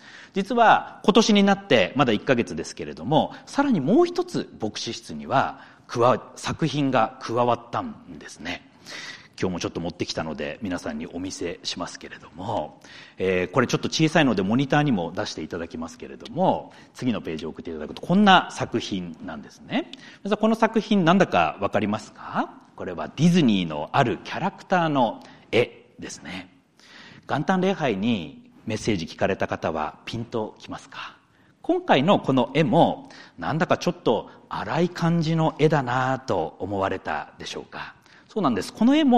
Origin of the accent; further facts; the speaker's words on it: Akita, Japan; 秋田の田舎から出てきた私のような人もいれば